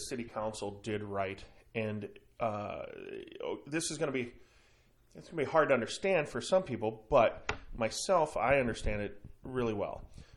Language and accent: English; Pierce, South Dakota, United States; now in Aberdeen, United States; Born and raised in Pierce, South Dakota. Moved to Aberdeen when I was seeking college, 1988, Northern State University